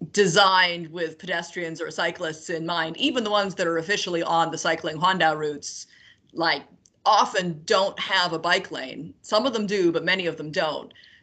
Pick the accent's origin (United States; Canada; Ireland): Canada; growing up in Canada, I'd meet travelers, and they'd say, like, oh, have you been to Niagara Falls? Have you been to Lake Louise?